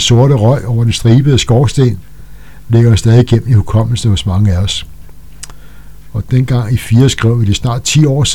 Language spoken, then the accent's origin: Danish; Korsør, Zealand, Denmark; for Korsør er min fødeby, mit hjem. For mig er Korsør at leve.